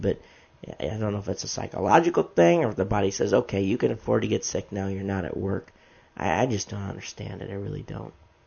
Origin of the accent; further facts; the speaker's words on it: Michigan, United States; it reminds me of a time when I was growing up in Michigan.